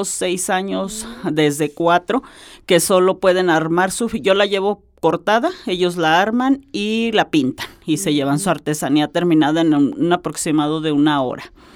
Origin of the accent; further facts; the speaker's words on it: Aguascalientes, Mexico; le damos el contexto de que somos de Aguascalientes